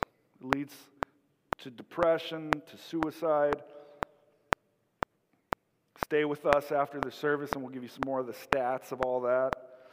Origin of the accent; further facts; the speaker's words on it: Minnesota, United States; Let me tell you, again, I'm a Minnesotan through and through.